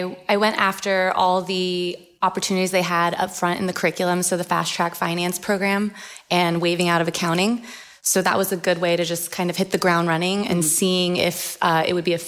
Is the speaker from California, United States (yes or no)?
yes; California, United States; I'm from California originally.